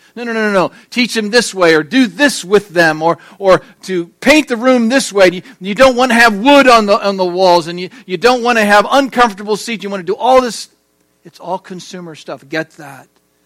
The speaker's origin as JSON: {"language": "English", "region": "California", "country": "United States", "said": "And so I'm sitting there, and I'm just from California, just got off the plane, and they're telling me all of this stuff."}